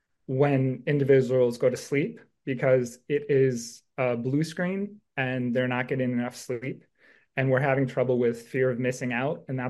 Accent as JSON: {"language": "English", "region": "Wisconsin", "country": "United States", "said": "I'm from Wisconsin."}